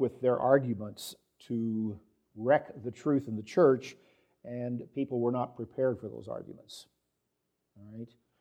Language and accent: English; Missouri, United States; he'd go out to the German community near where I grew up in Missouri